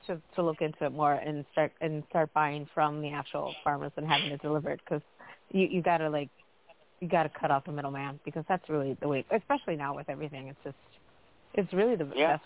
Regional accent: Wisconsin, United States; Well, yeah, and that's where I'm from. I'm from Wisconsin, so the store is Outpost.

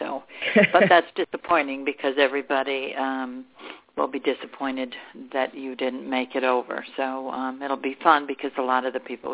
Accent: Endicott, New York, United States; born there; also born or lived in Ithaca; I think I've mentioned before that I wasn't born in Ithaca, New York. I was born in Endicott, New York, but it's very close by. And I lived a good deal of my life in Ithaca.

